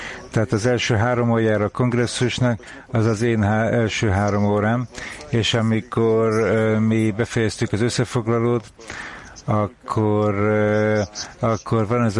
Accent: Almaty, Kazakhstan; én is Almátából vagyok

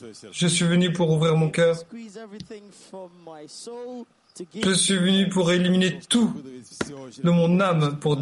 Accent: England, United Kingdom; Moi, je suis d'Angleterre, elle de République tchèque.

